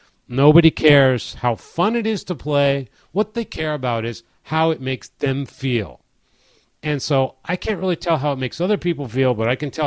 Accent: Baltimore, Maryland, United States; I'm playing my hometown, Baltimore, Maryland.

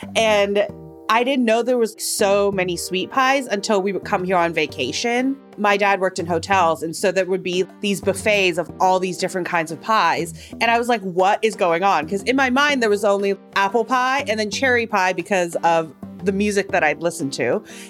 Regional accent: Hong Kong; also born or lived in Singapore; I was born in Singapore and I grew up in Hong Kong, both of which are islands.

